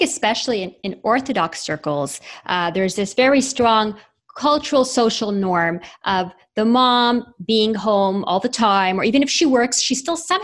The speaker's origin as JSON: {"language": "English", "country": "Canada", "lives_now": "United States", "said": "we live in the United States of America. I come from Canada, yep."}